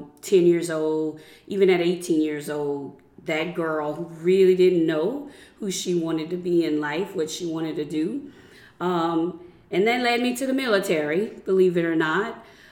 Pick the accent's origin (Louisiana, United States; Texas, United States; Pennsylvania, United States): Louisiana, United States; now in Lafayette, United States; I love being a resident of Lafayette, but I'm originally from Vermilion Parish